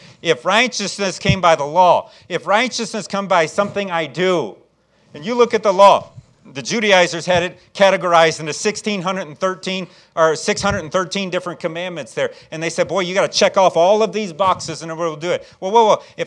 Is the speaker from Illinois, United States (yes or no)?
yes; Chicago, Illinois, United States; I was raised in Chicago. Chicago's 85% Catholic.